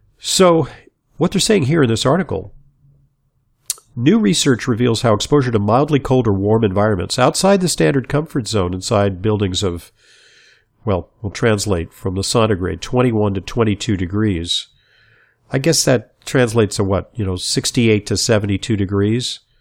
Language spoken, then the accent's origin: English; Los Angeles, California, United States; I grew up in Los Angeles, which is a pretty hot place, at a time where our home did not have an air conditioner.